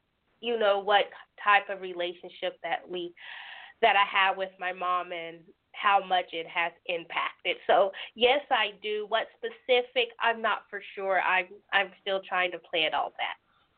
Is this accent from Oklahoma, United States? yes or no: yes; Dover, Oklahoma, United States; I'm going to have it in my hometown of Dover, Oklahoma.